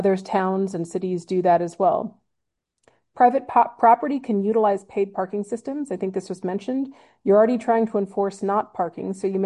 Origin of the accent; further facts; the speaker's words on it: Woodside, California, United States; I was born and raised in Woodside, and I live up in District 5, up by Alice's Restaurant.